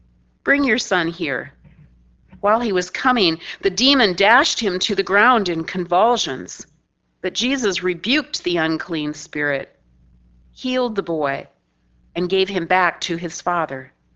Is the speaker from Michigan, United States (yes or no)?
no; South Dakota, United States; Where I grew up in South Dakota is a few hundred miles from the holy hills called Pahasapa, or in English, the Black Hills.